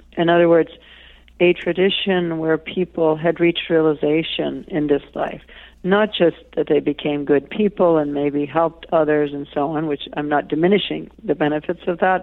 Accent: New England, United States; I was raised in New England

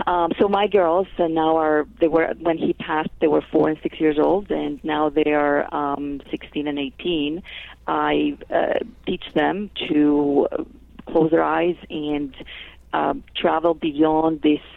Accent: Greece; accent: Greek; English is a second language; I was raised in Greece, actually, that's where the accent is from, Greek Orthodox or Christian, and, you know, believed in one God, and there was only one way to believe.

